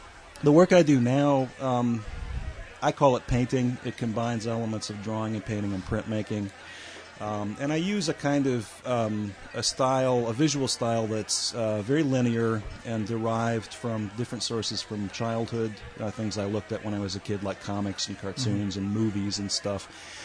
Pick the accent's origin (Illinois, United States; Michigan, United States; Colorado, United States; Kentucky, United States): Kentucky, United States; Louisville; And they all take place in this sort of dream version of the suburban neighborhood I grew up in Louisville.